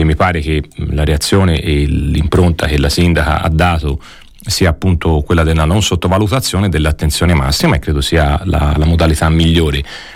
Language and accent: Italian; Campi Bisenzio, Tuscany, Italy; Io conosco abbastanza Sesto, anche se sono di Campi